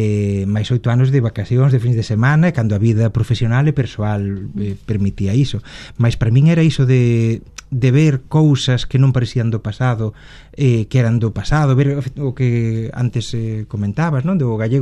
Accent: Galicia, Spain; Eu son galega

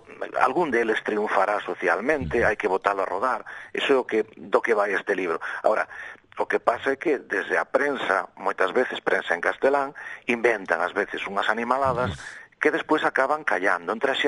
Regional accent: Santa Comba, Galicia, Spain; Tamén somos de Santa Comba.

